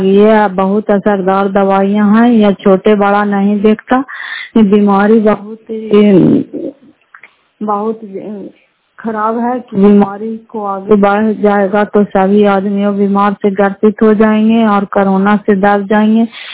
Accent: Fatehpur, Bihar, India; घर फतेहपुर पंचायत मसौटा जिला नालंदा सराय ब्लॉक की निवासी हूँ

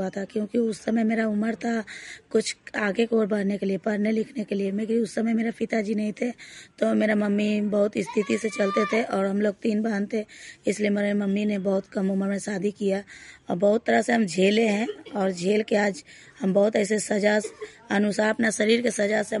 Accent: Madhopur, India; हम माधोपुर से हैं।

